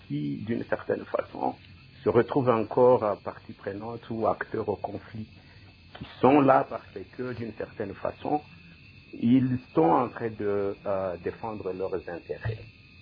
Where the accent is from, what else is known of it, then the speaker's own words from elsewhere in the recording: DR Congo; À cela, où est-ce que nous sommes en train de nous positionner en tant que Congolais?